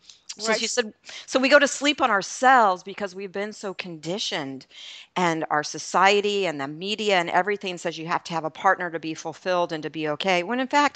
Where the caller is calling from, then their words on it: Tampa, Florida, United States; So I'm calling from Tampa Bay, Florida. I've been a Tampa resident for 25 years. It's sunny and a bit cold here today for us.